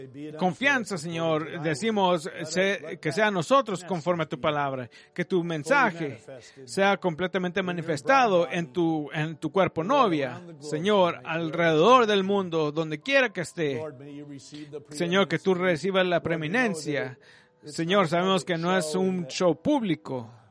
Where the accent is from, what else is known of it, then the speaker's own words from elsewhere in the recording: United States; Somos americanos, Señor, y tenemos derechos como americanos, Señor